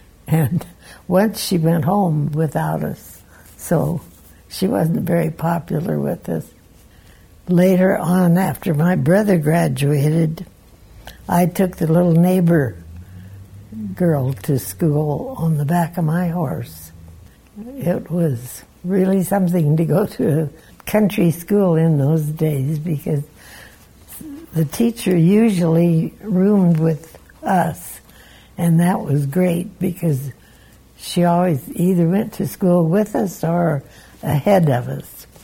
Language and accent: English; Cody, Wyoming, United States; I was born and raised here in Cody. I was actually born down by the Buffalo Bill Reservoir.